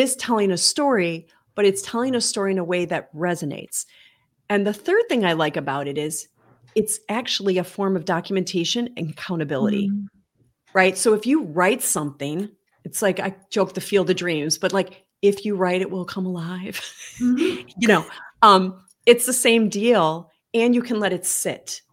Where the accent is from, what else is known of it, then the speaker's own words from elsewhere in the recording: Buffalo, New York, United States; I'm from Buffalo, New York